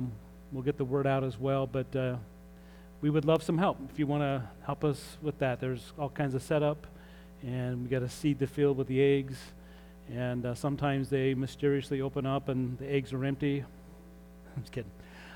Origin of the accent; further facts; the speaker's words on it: Utah, United States; I remember as a kid growing up in Utah, that's why I talk a little different, playing in our fenced-in backyard.